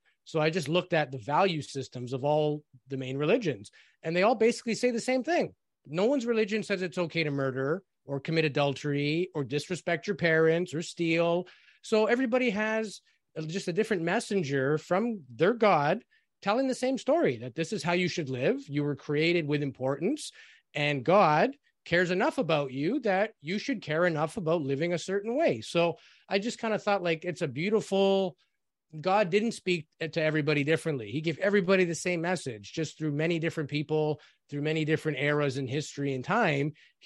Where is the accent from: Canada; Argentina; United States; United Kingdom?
Canada; Toronto, Ontario; I grew up in Toronto, which is a big city. Even in the 80s, there was lots of crime.